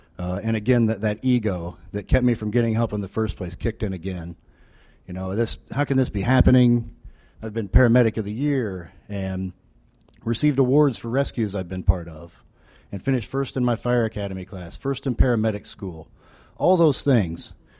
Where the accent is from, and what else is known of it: Vincennes, Indiana, United States; born or raised there; now in Indianapolis, United States